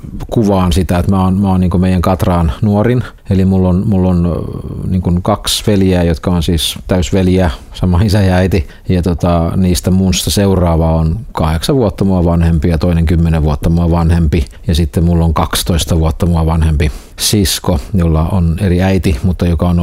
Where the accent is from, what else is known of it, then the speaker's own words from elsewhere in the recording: Turku, Southwest Finland, Finland; Mä oon kotosin Turusta, eli on syntysi Kivikartion tiellä Turussa asfaltin keskellä.